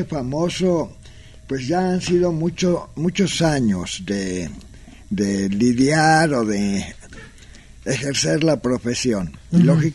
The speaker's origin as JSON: {"language": "Spanish", "region": "Jalisco", "country": "Mexico", "tie": "born or raised there", "said": "porque me crié en un pueblo del sur de Jalisco, junto a un ingenio."}